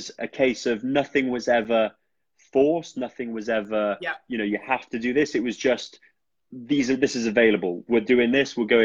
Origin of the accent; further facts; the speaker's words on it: Wales, United Kingdom; And then, you know, growing up in Wales, rugby is unavoidable.